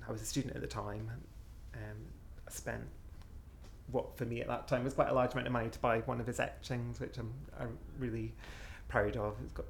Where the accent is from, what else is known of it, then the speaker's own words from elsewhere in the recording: Scotland, United Kingdom; now in Ipswich, United Kingdom; I'm originally from Scotland, currently living in Ipswich in Suffolk, and I'm 29 next week. 28 at the moment